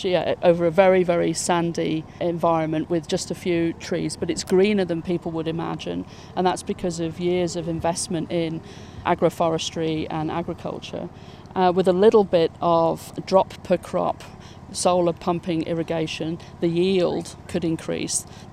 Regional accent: United Kingdom; I mean, I'm British, but most of the women on the delegation are African women.

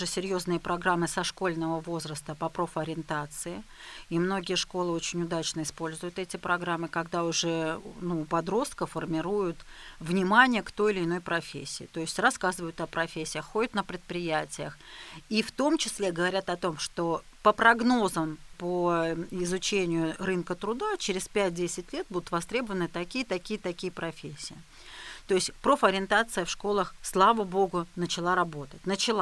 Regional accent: Orenburg Oblast, Russia; я сама из Оренбургской области

